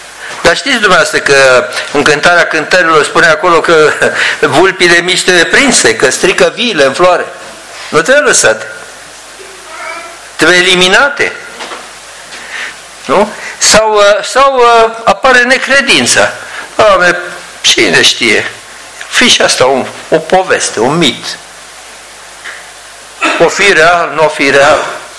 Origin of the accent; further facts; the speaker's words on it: Câmpulung, Argeș, Romania; când eu am locuit și am copilărit în Câmpul Lung. Și acolo era o stațiune de munte, așa, la poalele munților, era mai răcoare decât în București.